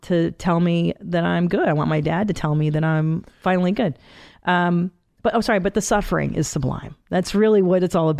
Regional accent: Canada; born there; I was born in Canada, but they escaped from Hungary in 69.

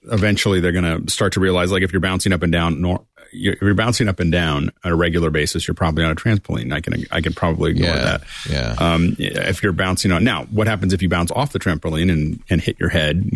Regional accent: Pittsburgh, Pennsylvania, United States; I grew up in Pittsburgh.

